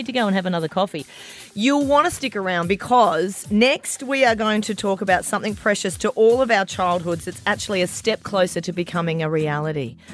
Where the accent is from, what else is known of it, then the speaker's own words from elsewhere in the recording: South Australia, Australia; I grew up in South Australia